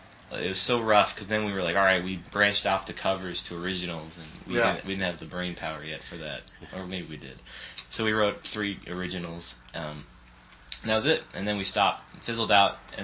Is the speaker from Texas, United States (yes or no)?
no; Los Angeles, California, United States; I grew up. I grew up in West Side and Los Angeles. But I went to high school in the Valley.